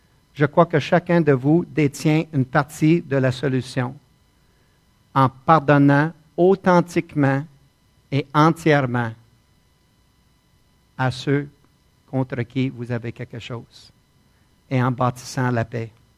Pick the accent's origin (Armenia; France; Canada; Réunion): Canada; Winnipeg, Manitoba; La valeur numéro un avec laquelle j'ai été élevé à Winnipeg